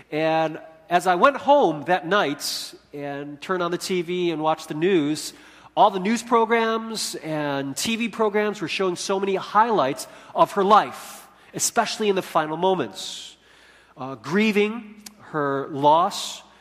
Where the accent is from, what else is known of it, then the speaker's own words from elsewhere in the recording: Chicago, Illinois, United States; You know, when I was growing up in Chicago, the culture of our churches throughout the city, at least amongst the Korean community, was to have annual volleyball tournaments.